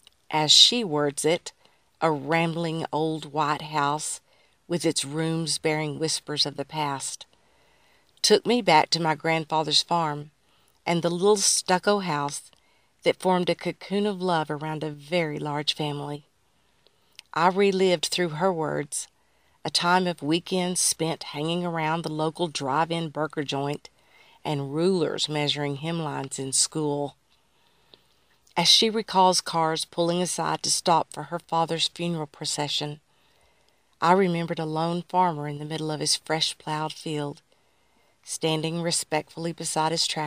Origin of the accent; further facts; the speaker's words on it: Muleshoe, Texas, United States; Caldwell was growing up in Amarillo at the same time that I grew up in Muleshoe, and her experiences reflect my own as a product of the Texas Plains.